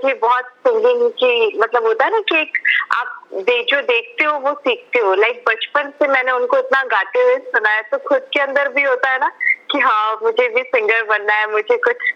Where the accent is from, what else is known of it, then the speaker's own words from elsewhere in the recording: Raipur, Chhattisgarh, India; मैं रायपुर छत्तीसगढ़ से हूँ तो वहां पर हमारा एक शो हुआ था